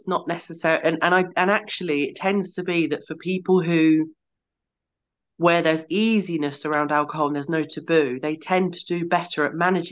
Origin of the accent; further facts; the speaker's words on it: East of England, United Kingdom; I'm in Hertfordshire in England.